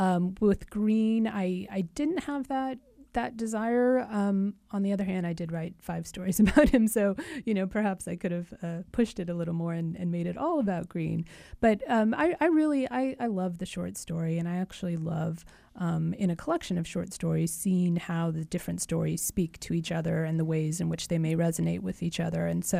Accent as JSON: {"language": "English", "town": "Des Moines", "region": "Iowa", "country": "United States", "tie": "born or raised there", "said": "And I love Iowa, and I loved growing up in Des Moines."}